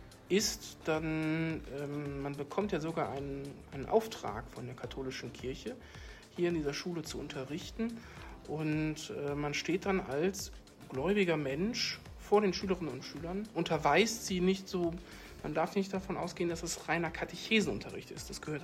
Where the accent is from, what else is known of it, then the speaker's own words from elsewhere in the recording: Wipperfürth, North Rhine-Westphalia, Germany; Auch ich komme ja aus der Nähe zumindest hier, aus Wipperfürth die Ecke. Zumindest bin ich dort auf die Schule gegangen, St. Angela Gymnasium in Wipperfürth.